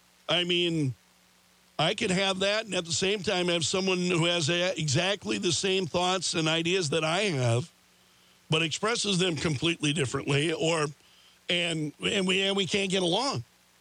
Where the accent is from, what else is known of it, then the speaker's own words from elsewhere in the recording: Sioux Falls, South Dakota, United States; When I was a kid, I grew up just outside of Sioux Falls, and they were common.